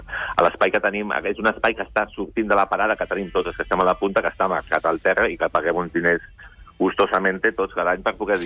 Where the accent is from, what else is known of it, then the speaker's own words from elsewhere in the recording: Sant Boi de Llobregat, Catalonia, Spain; Sí, de Sant Boi tenim la terra.